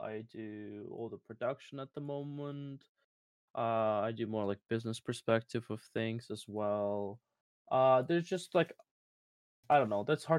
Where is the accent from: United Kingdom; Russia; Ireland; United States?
Russia; English is a second language; Okay, so I was a kid. You probably know I'm from Russia.